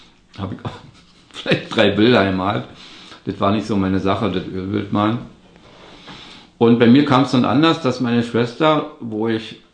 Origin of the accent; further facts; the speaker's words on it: Berlin, Germany; Ich bin 1959 in Berlin-Mitte geboren und lebe seitdem in Berlin. Mein Vater war gebürtig aus der Gegend von Breslau, von einem Bauernhof.